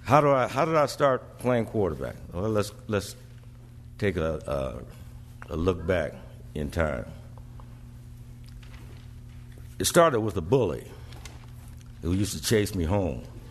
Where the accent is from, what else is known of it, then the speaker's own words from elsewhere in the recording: Omaha, Nebraska, United States; they vividly remember how we grew up in South Omaha as a melting pot community